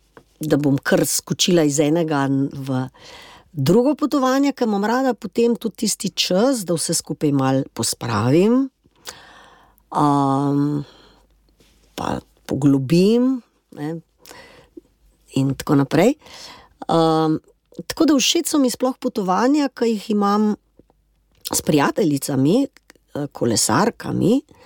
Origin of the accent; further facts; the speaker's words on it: Pivka, Littoral–Inner Carniola, Slovenia; born there; Pa v Pivki smo bile, torej v mojem rojstnem kraju